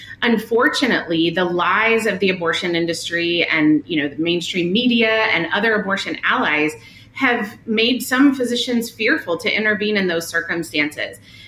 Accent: Indiana, United States; nearly killing a woman from my home state of Indiana

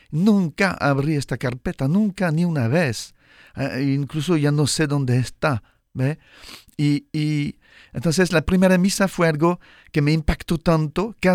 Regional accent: France; Spanish is a second language; also born or lived in Mexico; now in Cuba; Yo soy francés. Uh-huh. Antes estaba, he vivido mi vida religiosa y sacerdotal en varios países, pero antes de Cuba estaba en México.

